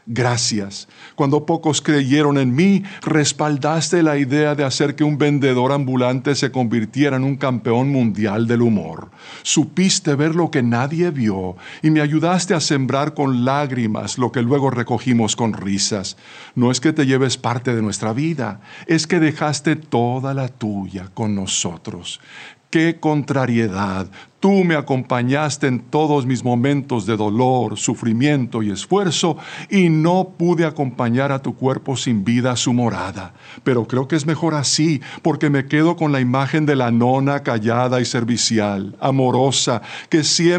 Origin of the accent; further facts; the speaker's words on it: Santander, Colombia; pues tenía un rostro austero, fuerte, como las mujeres de mi tierra santandereana.